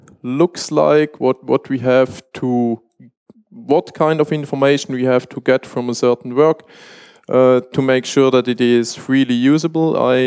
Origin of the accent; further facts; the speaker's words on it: Switzerland; And as I said, I'm from Switzerland